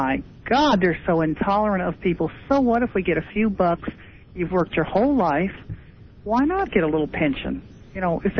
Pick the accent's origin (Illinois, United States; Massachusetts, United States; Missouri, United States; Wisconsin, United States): Massachusetts, United States; Well, you know, my dad, we're from Massachusetts, as I've said that before.